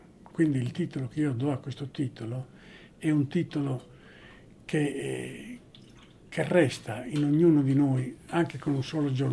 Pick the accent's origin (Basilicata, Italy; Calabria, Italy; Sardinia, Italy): Sardinia, Italy; io provengo dalla Sardegna e noi l'etichetta del bandito ce l'hanno appioppata già dall'Ottocento